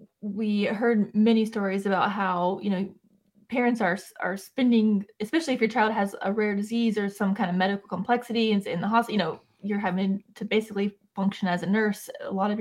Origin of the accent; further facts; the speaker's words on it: Tennessee, United States; We won, I think, the documentary category, which we're from Tennessee.